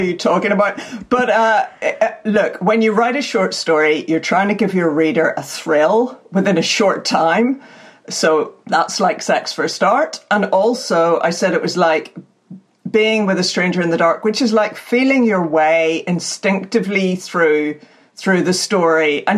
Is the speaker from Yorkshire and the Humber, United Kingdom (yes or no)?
no; Northern Ireland, United Kingdom; And that was my very original thought of what being Northern Irish is, nothing really, both, nothing in both. So it's a kind of paradox, really, what we are.